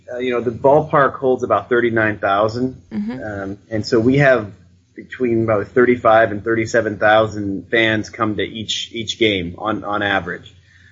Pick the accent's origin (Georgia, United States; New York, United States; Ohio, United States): Ohio, United States; Cleveland; now in Boston, United States; I grew up loving baseball, but I'm from Cleveland, Ohio, and so the Indians are the team in Cleveland.